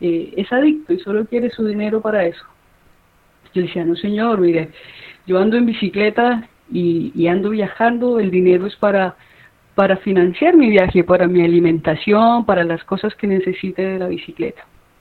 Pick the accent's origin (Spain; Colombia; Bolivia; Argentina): Colombia; now in Peru; salí de Colombia, ahora estoy sola